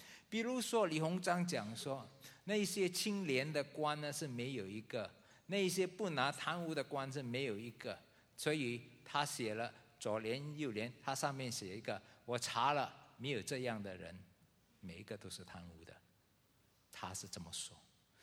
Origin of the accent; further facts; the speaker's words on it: Singapore; 你再调皮的话我们以前小时候在新加坡是那个包头的要来抓你。